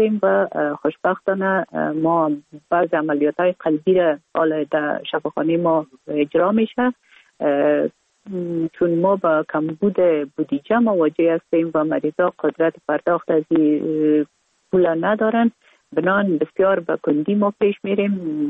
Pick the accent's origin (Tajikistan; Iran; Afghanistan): Afghanistan; Kabul; ما در کابل به دنیا آمدیم، اصلا از طرف پدر از ننگرهار و از طرف مادر از کابل هستیم. در کابل به دنیا آمدیم